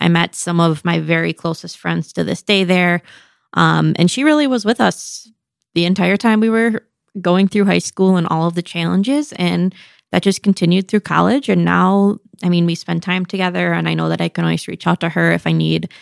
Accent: Oshkosh, Wisconsin, United States; I grew up in Oshkosh.

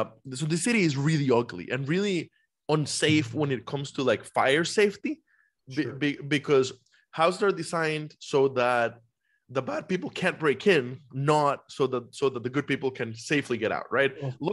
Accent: Costa Rica; I come from Costa Rica myself. When I was growing up, so yeah.

